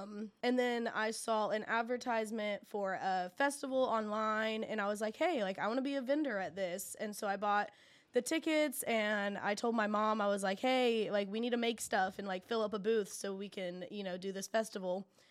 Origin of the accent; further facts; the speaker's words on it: Muncie, Indiana, United States; Yes, born and raised. Okay. I was born in Ball Memorial Hospital. I am very Muncie through and through. I love Muncie.